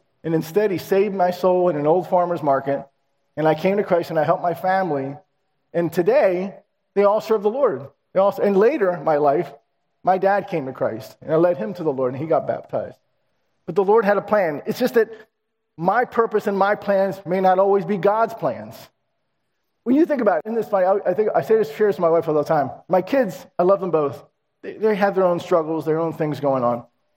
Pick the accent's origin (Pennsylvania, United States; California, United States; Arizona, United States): Pennsylvania, United States; Philadelphia; now in Lansdale, United States; I'm from North Philly originally, family. I don't go back there. I live in Lansdale.